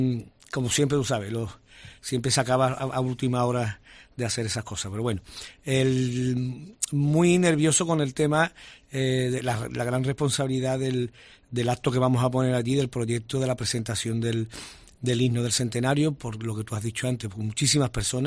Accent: Seville, Andalusia, Spain; tú sabes cómo somos los sevillanos

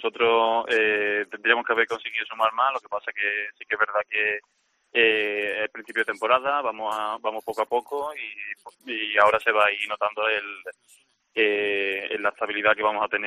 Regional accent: Montequinto, Andalusia, Spain; Allí en Montequinto, de donde yo soy

